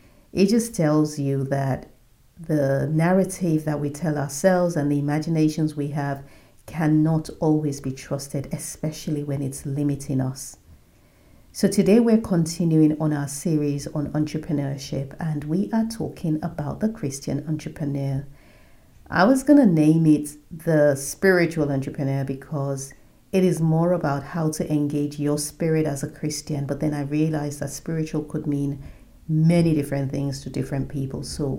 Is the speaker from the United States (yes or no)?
no; Nigeria; my focus is currently Africa, and I'm starting with my home country, Nigeria.